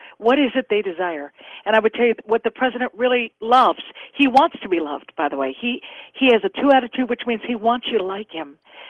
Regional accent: Seal Beach, California, United States; born there; I was born in Seal Beach. That's my town.

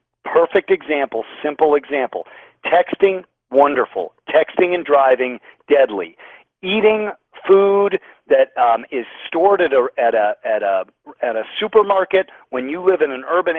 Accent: Colorado, United States; now in Bay Area, United States; I live in the Bay Area, Gino, but I grew up in Colorado.

